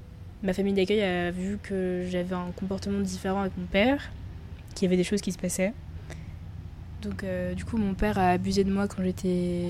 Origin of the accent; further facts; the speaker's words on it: Colombes, Île-de-France, France; Du coup, moi j'ai grandi à Colombes.